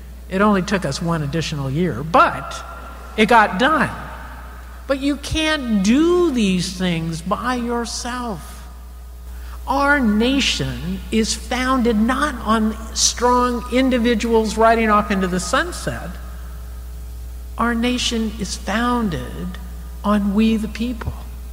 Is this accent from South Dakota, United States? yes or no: no; California, United States; you know, I'm a Californian, and I hate to say this, but it was our two presidents that we've exported from California.